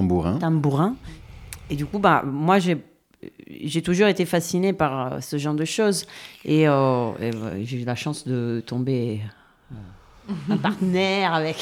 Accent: Apulia, Italy; French is a second language; moi, je viens des Pouilles, du coup, du Salento. C'est la pointe du talon de l'Italie.

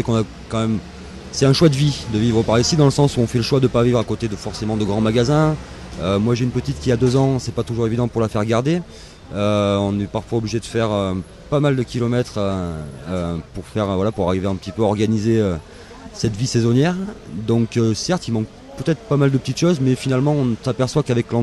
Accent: Occitanie, France; moved away; quand on a grandi en Lozère, toute cette adolescence

